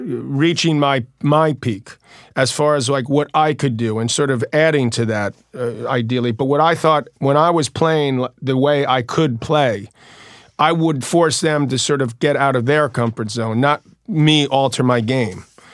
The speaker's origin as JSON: {"language": "English", "town": "Queens", "region": "New York", "country": "United States", "said": "and we're both from Queens, which I don't think is ever going to happen. Two kids from Queens playing the finals of the U.S. Open."}